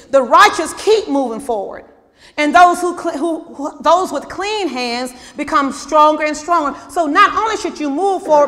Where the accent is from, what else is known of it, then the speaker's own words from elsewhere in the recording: Mobile, Alabama, United States; I remember going downtown Mobile. We grew up in Alabama, and we would go to Mardi Gras